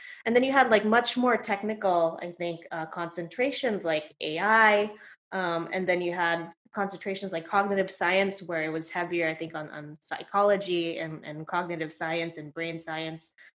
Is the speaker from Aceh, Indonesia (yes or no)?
no; Jakarta, Indonesia; English is a second language; moved away as an adult; now in United States; Born and raised in Jakarta. So I was there all through high school.